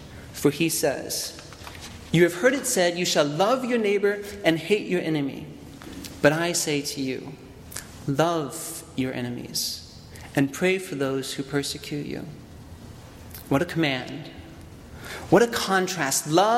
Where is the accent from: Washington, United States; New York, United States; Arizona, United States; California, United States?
Arizona, United States; Tucson; now in Cincinnati, United States; I'm originally from Tucson, Arizona, but for the last 3 years, I've been studying here in Cincinnati with my two brothers, my sister-in-law, and the world's three best nephews.